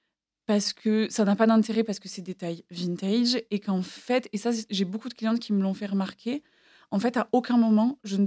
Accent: Toulouse, Occitanie, France; now in Paris, France; J'ai grandi à Toulouse.

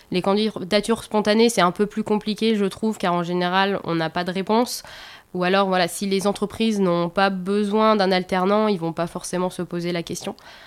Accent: Pays de la Loire, France; je suis originaire de Vendée

